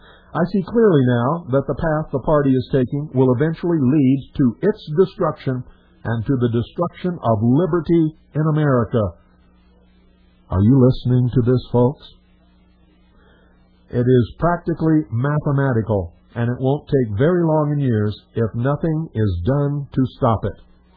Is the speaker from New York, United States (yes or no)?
yes; New York City, New York, United States; I grew up in New York City in a staunchly Democratic middle-class family.